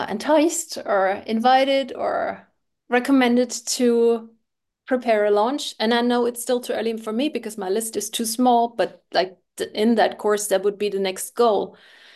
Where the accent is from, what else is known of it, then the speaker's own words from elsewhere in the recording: Germany; I'm 46 and I'm from Germany.